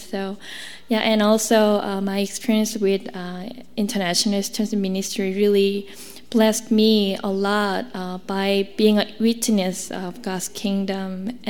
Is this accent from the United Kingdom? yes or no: no; South Korea; English is a second language; moved away as an adult; now in Vancouver, Canada; I'm from Korea. I came to Vancouver in 2003 with my younger brother. I was 18 and he was 15.